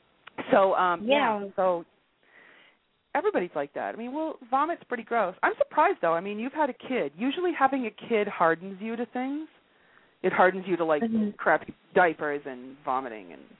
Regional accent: United States; now in Canada; I'm an American in Canada.

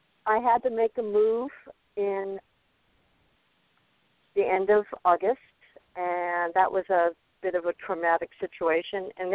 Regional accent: California, United States; born there; now in Prescott, United States; Yeah, I was born in California, but I don't live there either. I live in Arizona.

